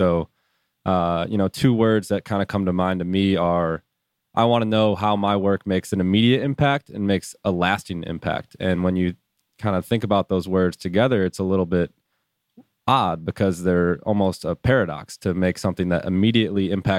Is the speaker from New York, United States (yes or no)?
yes; Buffalo, New York, United States; I'm from Buffalo, New York